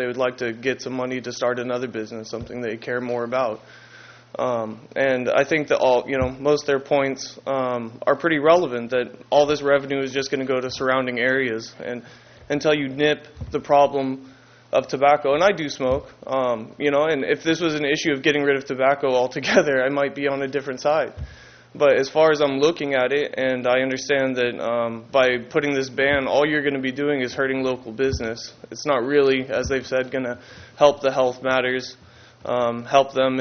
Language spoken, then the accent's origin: English; California, United States; I grew up in the Bay Area where people don't care.